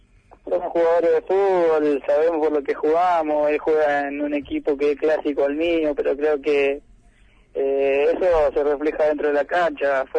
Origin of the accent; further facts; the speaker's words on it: Formosa, Argentina; yo soy de Formosa Capital